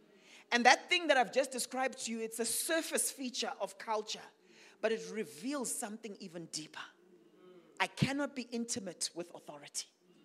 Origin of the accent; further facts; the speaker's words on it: Manicaland, Zimbabwe; I come from Zimbabwe. How many Zimbabweans here? Now, my people group, my tribe, we called Manyika people. Any Manyikas here? We called Manyika people, and we come from the eastern highlands of Zimbabwe